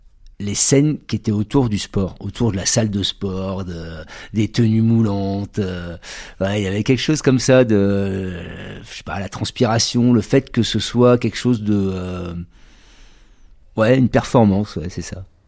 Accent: Bordeaux, Nouvelle-Aquitaine, France; je suis originaire de Bordeaux

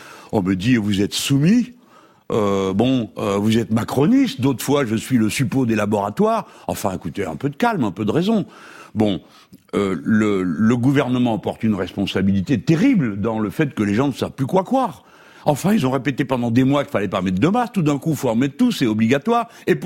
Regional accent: Morocco; Je suis un pied noir d'origine, je viens du Maroc, et chez nous, on parle fort avec les mains

